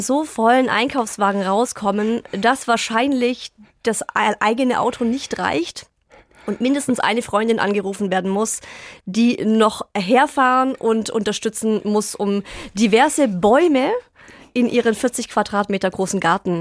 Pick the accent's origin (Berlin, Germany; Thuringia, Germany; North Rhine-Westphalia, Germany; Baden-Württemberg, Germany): Baden-Württemberg, Germany; Ich komme ja aus dem Schwabenland.